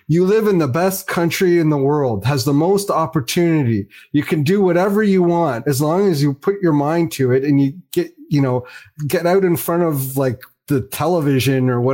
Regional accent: Canada; also born or lived in Fiji; we came to Canada in 1978 with nothing, right? So like, from it's where? Not like, well, I was born in Fiji, the Fiji Islands.

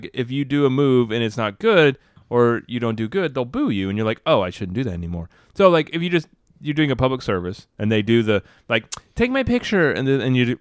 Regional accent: United States; I will say the American Pavilion because I'm American.

